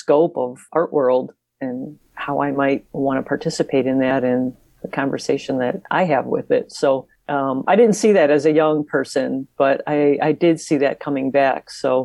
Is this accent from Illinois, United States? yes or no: yes; Chicago, Illinois, United States; also born or lived in Northwest Indiana; I grew up in the Chicago and then Northwest Indiana area, and I never knew about IU Northwest